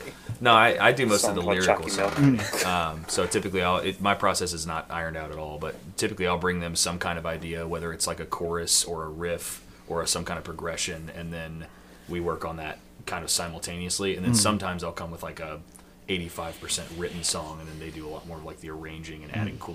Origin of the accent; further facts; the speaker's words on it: Salem, Virginia, United States; So I grew up in Salem, Virginia, so like Southwest.